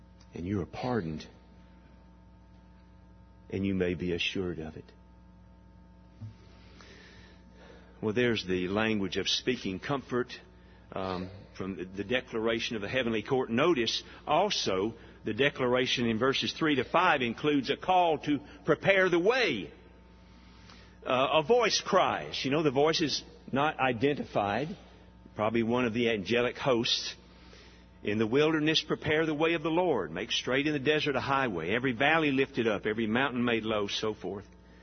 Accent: Alabama, United States; My brother and I grew up hunting in Bankhead National Forest.

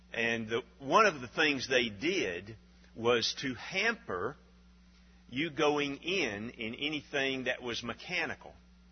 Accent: Alabama, United States; I remember growing up in North Alabama, we hunted and camped a lot in Bankhead National Forest.

